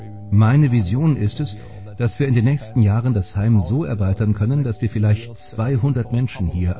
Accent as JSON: {"language": "German", "country": "Germany", "said": "Mich als Deutschen macht es sehr demütig, dieses Heim zu erleben. Ich komme aus dem Land, das das dunkelste Kapitel der jüdischen Geschichte geschrieben hat."}